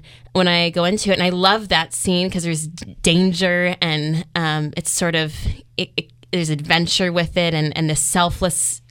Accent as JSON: {"language": "English", "town": "San Diego", "region": "California", "country": "United States", "said": "because I'm from San Diego and I'm living on the East Coast"}